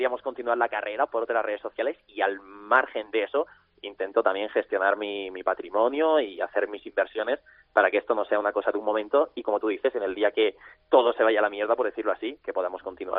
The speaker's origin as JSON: {"language": "Spanish", "town": "Murcia", "region": "Region of Murcia", "country": "Spain", "tie": "born or raised there", "lives_now": "Andorra", "said": "he nacido en Murcia, he crecido allí, pero obviamente me considero español, sí."}